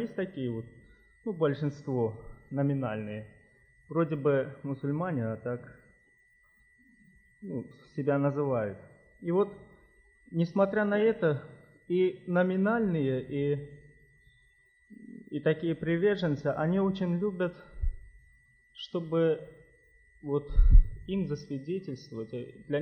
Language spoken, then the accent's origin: Russian; Sumgait, Azerbaijan; среди азербайджанцев, мусульман. Я сам из Сумгаита, из города Сумгаита